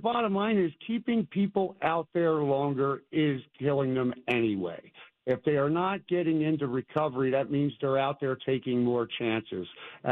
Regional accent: Philadelphia, Pennsylvania, United States; born there; I mean, I know I was born in South Philly.

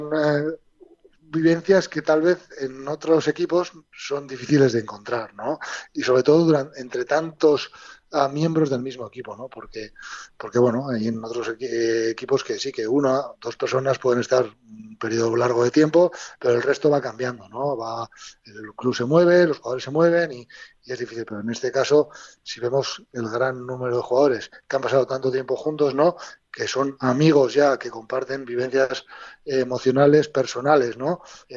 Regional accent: Pamplona, Navarre, Spain; somos de la Chantrea, nos hemos visto jugar

